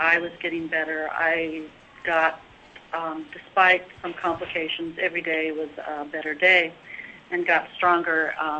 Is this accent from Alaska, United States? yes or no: yes; Anchorage, Alaska, United States; I am from Anchorage, from Alaska.